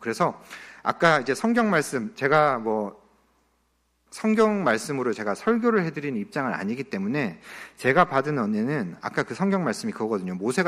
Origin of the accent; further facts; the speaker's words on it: Pohang, North Gyeongsang, South Korea; 포항 출신이고 해병대 나오면 수영을 뭐 죽지 않을 만큼은 하지만 잘하진 않거든요.